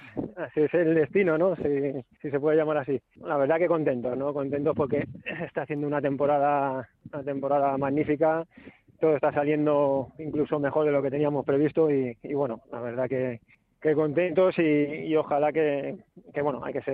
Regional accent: Alcalá de Henares, Community of Madrid, Spain; yo soy de Alcalá

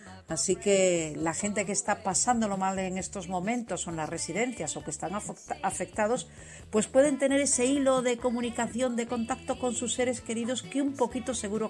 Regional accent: Galicia, Spain; con los de mi tierra, con los gallegos

